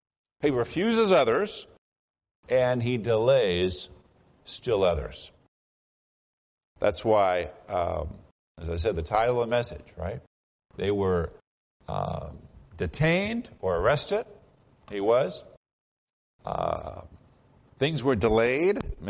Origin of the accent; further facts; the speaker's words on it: Orinda, California, United States; I grew up in Orinda, not terribly far from here, and spent most of my life, and I hadn't even been to this church until 14 years ago.